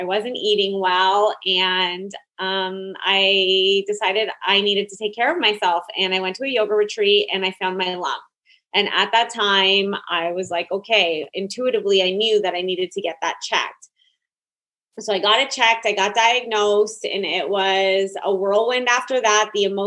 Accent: Toronto, Ontario, Canada; now in United States; I'm from Toronto, Canada. And I was going home all the time from New York, Connecticut area

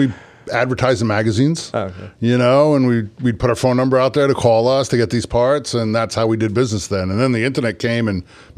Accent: New York, United States; So I'm from New York.

